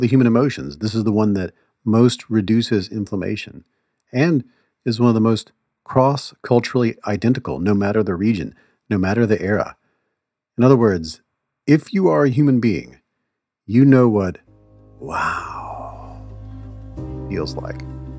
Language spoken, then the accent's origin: English; Mississippi, United States; because I grew up in the Deep South, I grew up in Mississippi